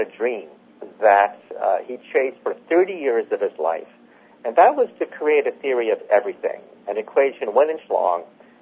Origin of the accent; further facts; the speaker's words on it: California, United States; when I was a child growing up outside San Francisco, I used to spend hours watching the carp swimming in the Japanese tea garden.